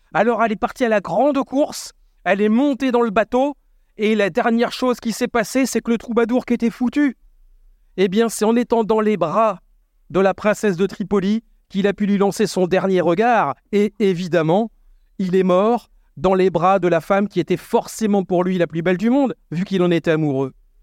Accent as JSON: {"language": "French", "region": "Nouvelle-Aquitaine", "country": "France", "said": "Chez nous, en Aquitaine, les femmes décidaient et faisaient de la politique"}